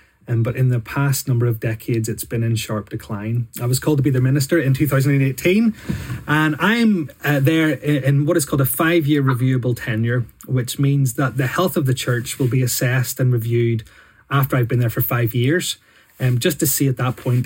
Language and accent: English; Bangor, Northern Ireland, United Kingdom; I'm from Bangor originally.